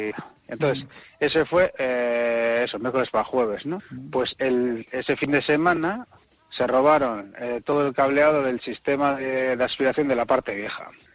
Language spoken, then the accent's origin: Spanish; Basque Country, Spain; Los socios de aquí somos tres socios vascos